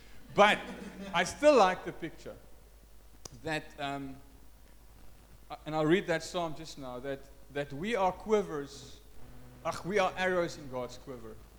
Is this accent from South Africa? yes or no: yes; South Africa; first language Afrikaans; English is a second language; I'm Afrikaans, so English is my second language.